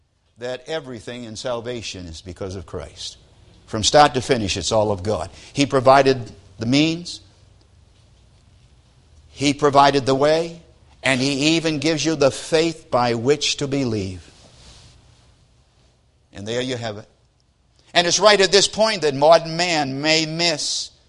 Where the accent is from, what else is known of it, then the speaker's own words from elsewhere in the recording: Maine, United States; Most of you know I come from Maine, have a home in Maine.